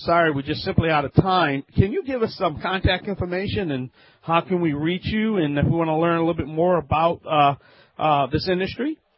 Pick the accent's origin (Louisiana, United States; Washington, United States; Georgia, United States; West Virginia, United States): Louisiana, United States; from the Bayou Land.